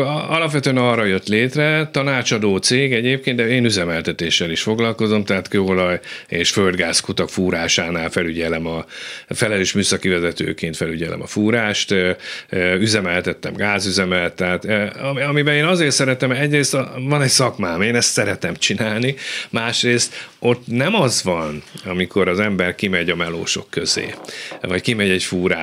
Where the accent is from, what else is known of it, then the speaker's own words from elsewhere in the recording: Hajdúszoboszló, Hajdú-Bihar, Hungary; én büszke hajdúszoboszlói vagyok, és minden előadásomban is, vagy ahol éppen van alkalmam rá, el szoktam mondani, én ott születtem, ott is nőttem föl, ott jártam közép- és általános iskolákba.